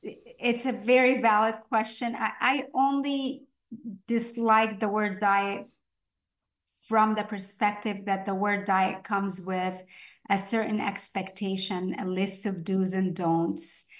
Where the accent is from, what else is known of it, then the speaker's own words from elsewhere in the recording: Port Said, Port Said Governorate, Egypt; So I was born and raised in Egypt in Port Said. So it's a port city right on the Mediterranean.